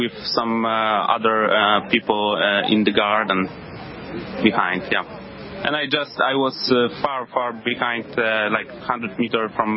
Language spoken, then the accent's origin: English; Poland; I'm from Poland.